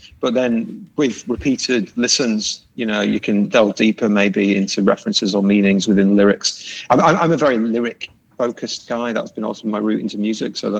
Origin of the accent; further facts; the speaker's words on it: Bradford, Yorkshire and the Humber, United Kingdom; now in Glasgow, United Kingdom; I had that vision of Glasgow before I moved there. That's one of the reasons that I moved. I grew up in Bradford.